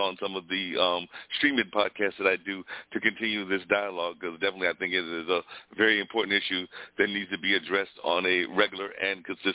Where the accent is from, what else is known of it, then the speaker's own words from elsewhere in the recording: North Carolina, United States; that Southern tradition that I know I'm part of, having been born and raised in North Carolina